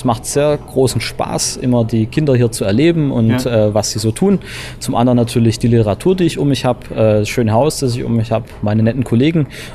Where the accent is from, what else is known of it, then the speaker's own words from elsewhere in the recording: Heilbronn, Baden-Württemberg, Germany; now in Upper Franconia, Germany; An meiner Heimat das Essen, Maultaschen, Spätzle, die Lebensfreude, sage ich jetzt mal, ist ja Heilbronn so eine Weinregion, da ist so ein bisschen leutseliger, sage ich jetzt mal. Und ja, es ist eine schöne Stadt.